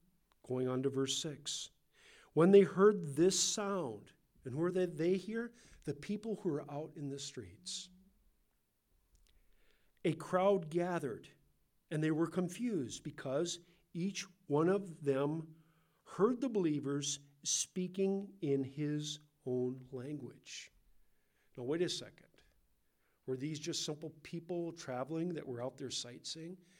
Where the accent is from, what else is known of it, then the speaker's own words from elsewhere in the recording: West Coast, United States; accent: Californian; So my Californian accent comes out. And they said, "You're from the West Coast, are you not?" And I said, "Yes, I am."